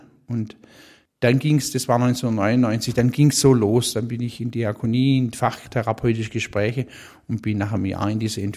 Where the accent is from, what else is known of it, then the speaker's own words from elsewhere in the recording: Tübingen, Baden-Württemberg, Germany; in Tübingen, wo ich ja meine Heimat und Arbeitsstelle habe.